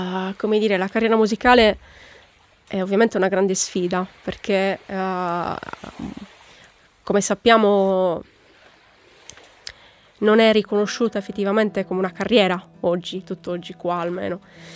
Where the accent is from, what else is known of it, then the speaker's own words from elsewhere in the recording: Sardinia, Italy; la cosa bella, soprattutto della Sardegna, della mia terra